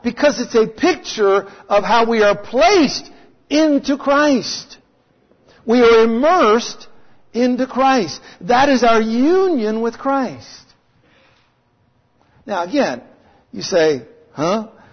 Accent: Eureka, California, United States; born there; I was born in Eureka, California.

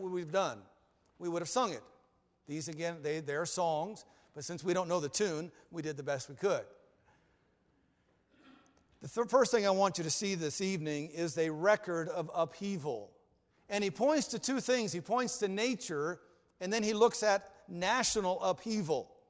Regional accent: Fortuna, California, United States; also born or lived in Eureka, California; I remember as a child, I was born in Eureka, California. I won't go there. And we lived in Fortuna, California, right by the Eel River.

